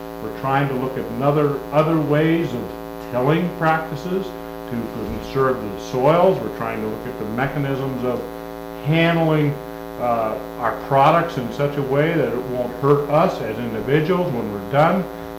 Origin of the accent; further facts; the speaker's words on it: Minnesota, United States; I'm from West Central Minnesota, and I've farmed and been an engineer.